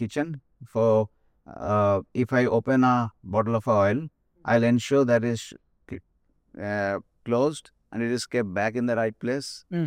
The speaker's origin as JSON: {"language": "English", "town": "Kolkata", "region": "West Bengal", "country": "India", "said": "I'm from Calcutta, so we're going for Citibank and Greenless."}